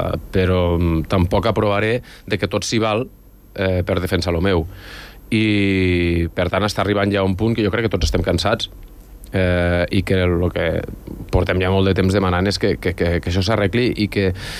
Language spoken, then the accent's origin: Catalan; Andorra; som Andorra i som la població d'Andorra, al cap i a la fi.